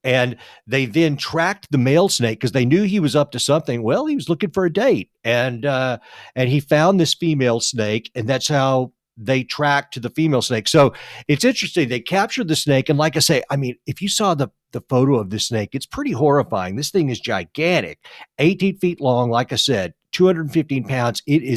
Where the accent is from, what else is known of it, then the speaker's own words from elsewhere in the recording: Texas, United States; We had the wild hogs throughout the Southwest. I'm from Texas.